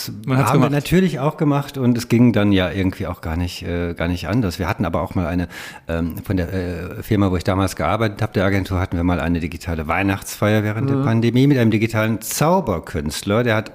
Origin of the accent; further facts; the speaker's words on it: Rheine, North Rhine-Westphalia, Germany; Ich komme aus Münsterland, Rheine, eine kleine Stadt nahe der holländischen Grenze und ja, bei Münster eigentlich, also viel Fahrradfahren, weil Holland ja so nah war, und aber auch so ein bisschen Kleinstadt-Tristesse.